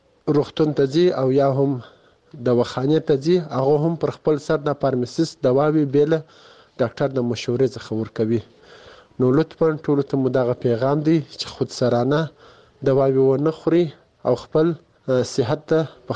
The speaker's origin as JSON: {"language": "Pashto", "region": "Kandahar", "country": "Afghanistan", "said": "زه دلته په کندهار کې په یو شخصي روختن کې د فارمسیست په هیڅ دنده اجرا کوم"}